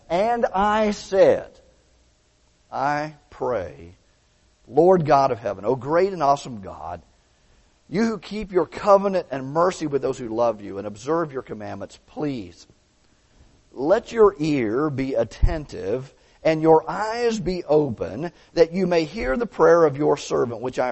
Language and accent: English; Tampa, Florida, United States; I can remember growing up in Tampa